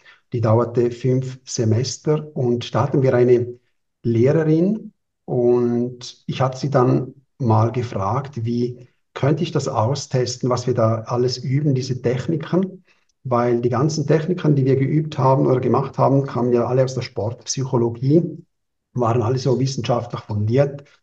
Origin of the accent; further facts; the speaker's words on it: Switzerland; bald 50 Jahre, jung oder alt. Geboren hier in der Schweiz, mit einem Vater aus Italien, Mutter aus Spanien, also mehrsprachig aufgewachsen und die ganze Schulzeit hier gewesen.